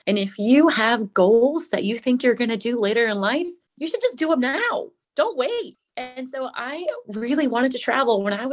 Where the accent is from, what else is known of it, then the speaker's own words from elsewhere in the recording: Michigan, United States; I'm from Michigan. I'm from a small rural town in the middle of cornfields. I've never seen a mountain in my life.